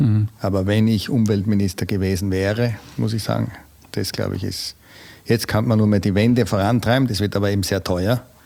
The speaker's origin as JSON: {"language": "German", "country": "Austria", "said": "Und ich bin ja nicht Deutscher, also kann ich ruhig als Österreicher in die deutsche Politik gehen"}